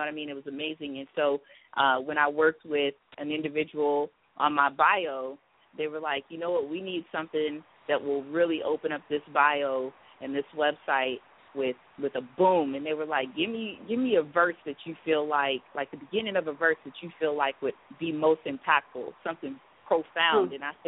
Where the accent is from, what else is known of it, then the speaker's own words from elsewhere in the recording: Phoenix, Arizona, United States; also born or lived in Lubbock; I was born in Texas, in Lubbock, Texas, and brought out to Phoenix, Arizona as a baby.